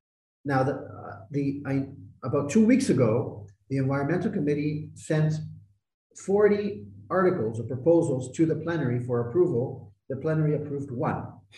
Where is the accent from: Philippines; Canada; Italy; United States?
Canada; I mean, I grew up in Canada, right?